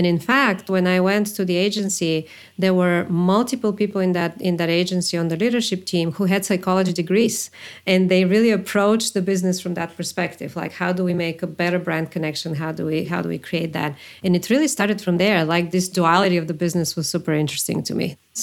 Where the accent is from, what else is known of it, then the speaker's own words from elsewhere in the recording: Bulgaria; moved away as an adult; now in United States; I'm from Bulgaria originally. My very first job was there in that market, in an advertising agency, then moved to New York